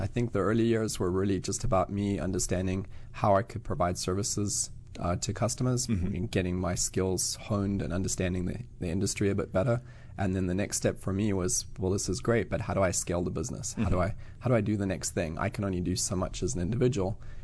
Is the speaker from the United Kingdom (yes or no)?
no; Johannesburg, Gauteng, South Africa; moved away as an adult; Grew up in South Africa, so Johannesburg. Went to school, did my undergraduate there.